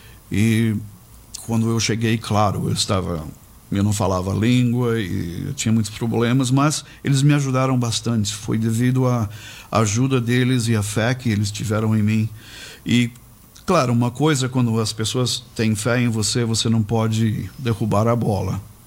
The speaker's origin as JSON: {"language": "Portuguese", "country": "Brazil", "tie": "born or raised there", "moved": "yes", "lives_now": "United States", "said": "Crescendo no Brasil, obviamente, as oportunidades na época não eram, as portas não estavam abertas para esse sonho que eu tinha. Mas eu fui para a América, como se diz, com uma mão na frente e uma atrás."}